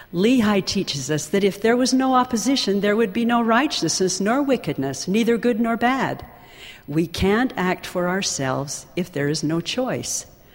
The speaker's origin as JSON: {"language": "English", "region": "Alberta", "country": "Canada", "tie": "born or raised there", "said": "Life was simpler years ago in my hometown on the Canadian prairie. Our phone number was one digit, 3. We had one black and white movie that came from the larger town of Cardston every Thursday night."}